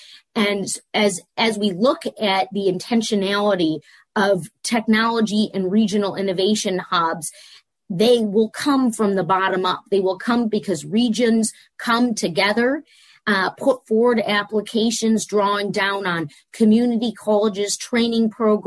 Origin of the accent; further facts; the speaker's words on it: Michigan, United States; this is what we have shown time and time again in my home state of Michigan